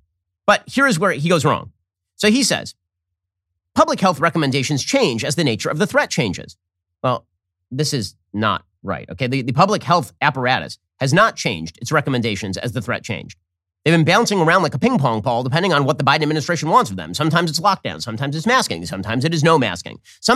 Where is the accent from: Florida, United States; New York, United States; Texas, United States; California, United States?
Florida, United States; So, to my home state of Florida, Ron DeSantis continues to be a 2024 leading contender